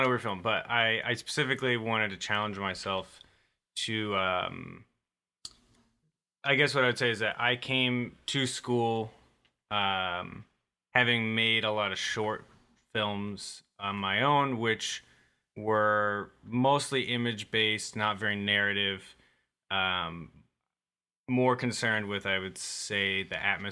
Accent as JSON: {"language": "English", "region": "Midwest", "country": "United States", "tie": "born there", "said": "No, I was born. I was born in the Midwest."}